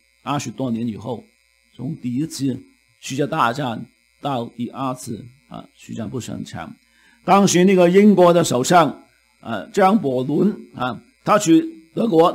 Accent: China; 好像我们中国人说这个四海皆兄弟共同的来分享这个世界

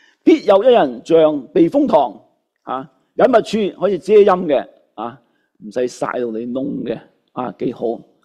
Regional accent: Canada; 好像今天2025年我们加拿大人渴望一样

